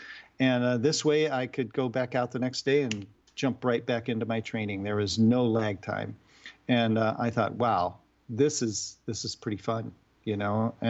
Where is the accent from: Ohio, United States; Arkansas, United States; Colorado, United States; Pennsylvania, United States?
Colorado, United States; Boulder; I grew up in Boulder, so I was really used to running tons of trails there.